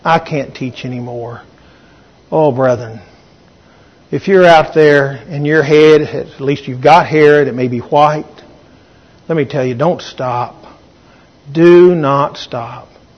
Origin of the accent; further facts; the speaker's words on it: Wisconsin, United States; I grew up over here in Barron County back in the 50s, a young fella.